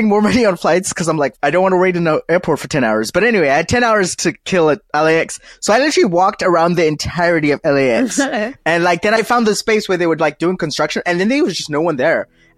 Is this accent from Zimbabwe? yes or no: yes; Zimbabwe; also born or lived in South Africa; Okay, so I grew up in Zimbabwe and South Africa.